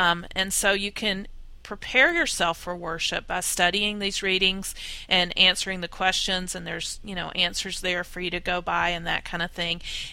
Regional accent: the South, United States; accent: Southern; I couldn't even stump it with my Southern accent.

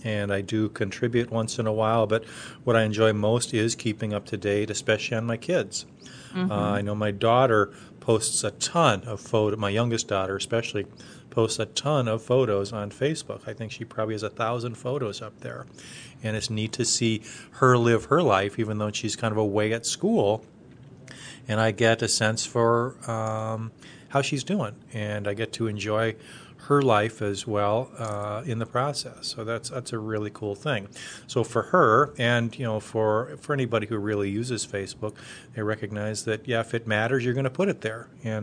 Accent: West Coast, United States; Plus, I grew up on the West Coast, and a lot of the friends that I made in high school and so forth are there

